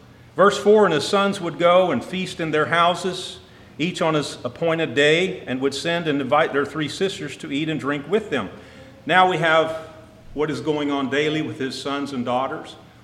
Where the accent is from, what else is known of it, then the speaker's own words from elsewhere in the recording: Texas, United States; accent: southern Texas; allowing my southern Texas accent here